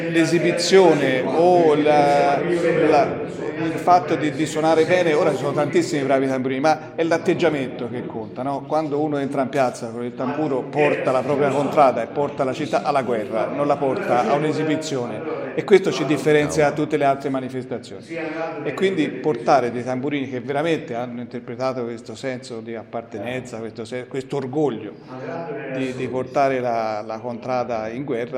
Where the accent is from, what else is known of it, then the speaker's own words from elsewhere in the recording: Siena, Tuscany, Italy; perché è una cosa fatta da un senese per i senesi